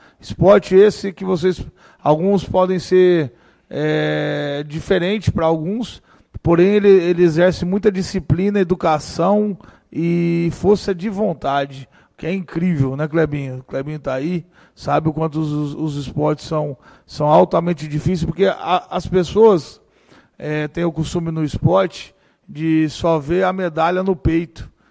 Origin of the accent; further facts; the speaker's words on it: Juara, Mato Grosso, Brazil; Sou de Juara. Pô, onde é? Pô, Mato Grosso.